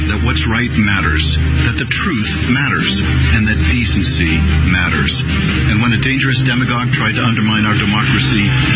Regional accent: California, United States; now in Los Angeles, United States; Growing up in the Bay Area, my parents taught me that public service was a noble calling. That belief brought me to Los Angeles

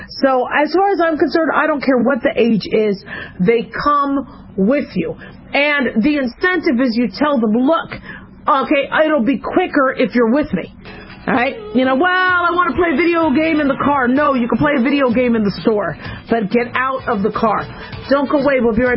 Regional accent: Arizona, United States; Listen, I grew up in Arizona.

